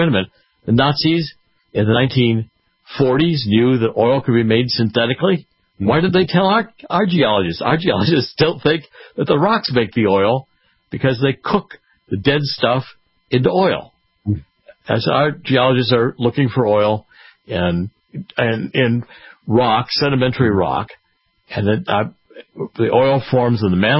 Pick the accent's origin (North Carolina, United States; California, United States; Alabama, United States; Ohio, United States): Ohio, United States; Cleveland; I was raised in Cleveland. Well, Cleveland had a great natural history museum